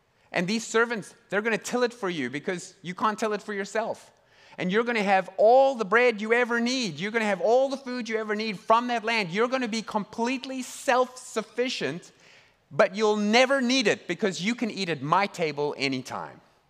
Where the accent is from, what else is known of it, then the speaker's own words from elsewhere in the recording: South Africa; I grew up in South Africa in the apartheid years